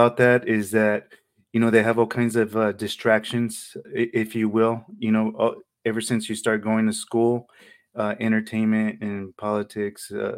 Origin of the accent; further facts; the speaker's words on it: San Jose, California, United States; now in Stockton, United States; I used to say that I was from San Jose, but it got to a point where it's like, no, I'm from Stockton now. I've been here long enough. I'm like a Stocktonian now.